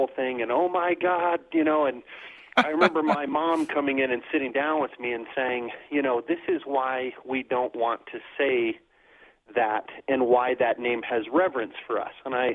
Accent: Colorado Springs, Colorado, United States; also born or lived in Wheaton, Illinois; Well, I was born actually in Wheaton, Illinois, the other Christian Mecca besides Colorado Springs.

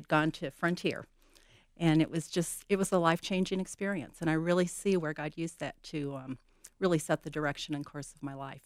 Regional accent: St. Louis, Missouri, United States; Well, Bo, I was raised in St. Louis, Missouri, and I really was raised by really dynamic, believing parents, and went to church on Sundays.

